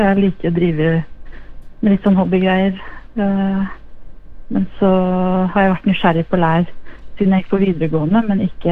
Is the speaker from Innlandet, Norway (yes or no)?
no; Tyristrand, Buskerud, Norway; Jeg kommer egentlig fra Tyrestrand.